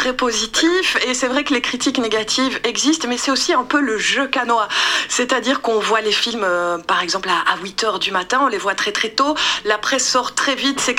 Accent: Belgium; ils savent que je suis belge

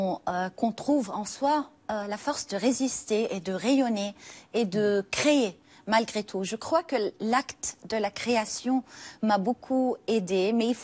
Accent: Lebanon; pour moi, en tant que Libanaise, la Tunisie est un exemple de courage et de lumière.

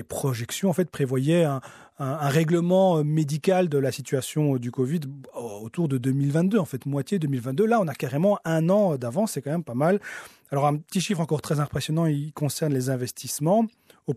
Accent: Belgium; une confiance qu'on n'a plus vue chez nous en Belgique depuis 2007

